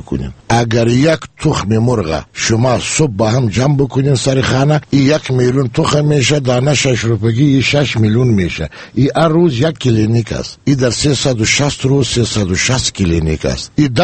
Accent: Afghanistan; من یک افغانی هستم

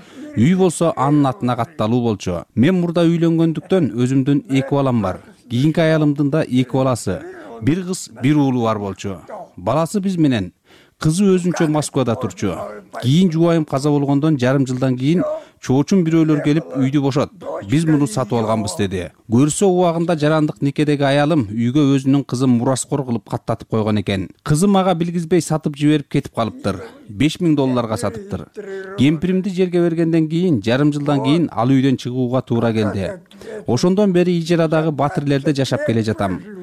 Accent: Karakol, Issyk-Kul Region, Kyrgyzstan; Өмүрүм караколдо өттү. Синип калдым бул жерге. Бул мекенимден эч жага кете албайм.

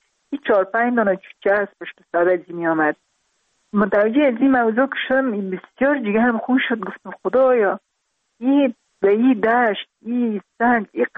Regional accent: Parwan, Afghanistan; also born or lived in Kabul; در خود شهر کابل به دنیا آمدیم، من از پروان هستم.

